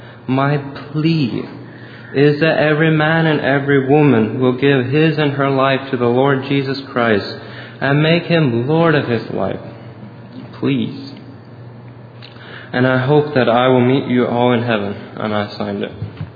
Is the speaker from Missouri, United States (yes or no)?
yes; Barnett, Missouri, United States; I'm from Barnett, Missouri.